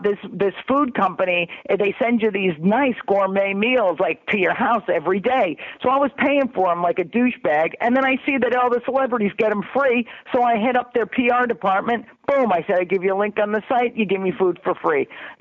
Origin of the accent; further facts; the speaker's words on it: Trumbull, Connecticut, United States; It is a town called Trumbull. It's in Fairfield County.